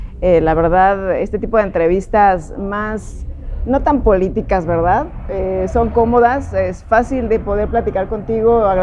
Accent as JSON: {"language": "Spanish", "country": "Mexico", "said": "Soy mexicana, me gustan los tacos."}